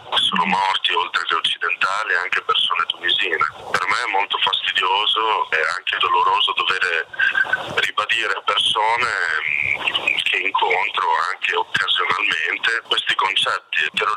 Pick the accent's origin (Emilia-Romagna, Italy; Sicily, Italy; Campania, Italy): Emilia-Romagna, Italy; Carpi; mi sono trasferito in Emilia con mia madre per raggiungere mio padre che già lavorava qui. Sono cresciuto a Carpi, in provincia di Modena, per poi andare a studiare a Bologna e prima ancora a Modena.